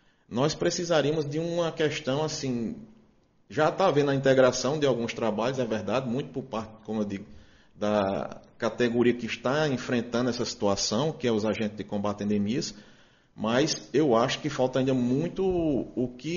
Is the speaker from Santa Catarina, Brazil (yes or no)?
no; Patos, Paraíba, Brazil; nós somos aqui de Patos